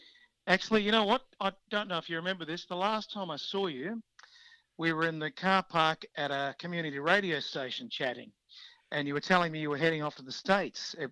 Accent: Broadmeadows, Victoria, Australia; I grew up in Broadmeadows.

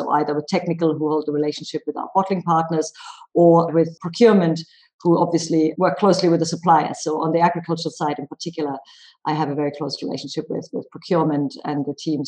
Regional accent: Germany; English is a second language; moved away as an adult; I'm German and I grew up in Germany. I've left 20 years ago already. So I grew up sort of in between sort of half town or urban environment and half nature.

